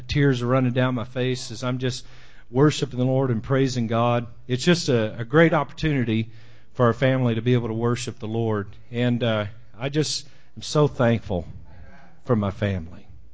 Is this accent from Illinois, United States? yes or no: no; Pangburn, Arkansas, United States; I'm from Pangburn, Arkansas. I just can't help it. It's in my bones.